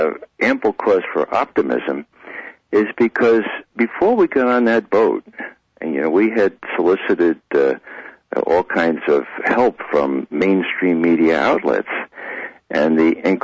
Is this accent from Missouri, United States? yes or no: no; Bronx, New York, United States; people that I grew up with in the Bronx for 22 years